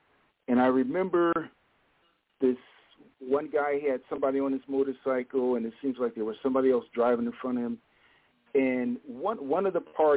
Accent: Chicago, Illinois, United States; Well, I'm from Chicago. I'm from Chicago. I grew up here.

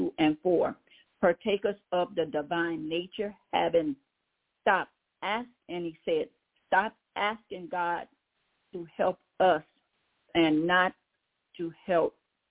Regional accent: Louisiana, United States; and I'm from Louisiana, and then we went to Alexandria.

